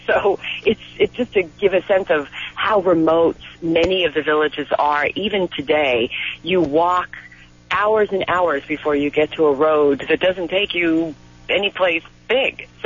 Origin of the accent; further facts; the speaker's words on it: New York City, New York, United States; I'm from New York City, as you said